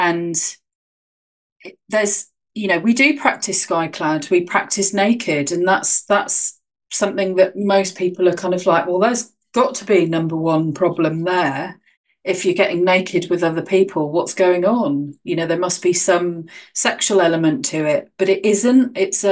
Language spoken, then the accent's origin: English; Dartmoor, South West England, United Kingdom; I encountered more of that growing up on Dartmoor in certain communities